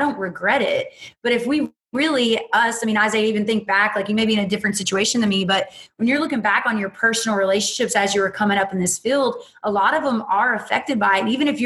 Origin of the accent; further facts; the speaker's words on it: Kentucky, United States; from Kentucky that comes from a family of four kids. I grew up in the middle of nowhere mountains.